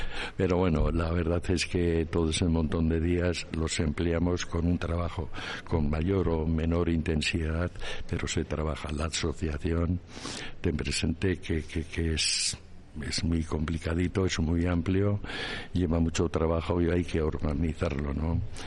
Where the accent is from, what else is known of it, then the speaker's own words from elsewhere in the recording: Balmaseda, Basque Country, Spain; todo esto a través de cómo somos la gente de Balmaseda, que somos bastante unidos para este tipo de cosas